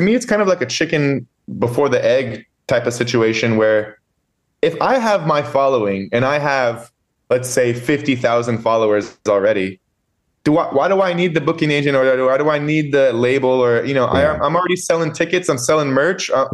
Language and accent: English; Texas, United States; Because we're outliers from these two sides, and we're also from Texas.